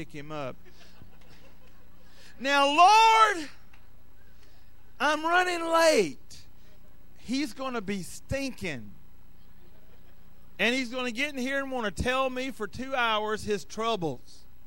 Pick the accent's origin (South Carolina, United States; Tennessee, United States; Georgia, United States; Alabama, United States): Georgia, United States; I grew up in North Georgia, and I can hick with the best of you, okay?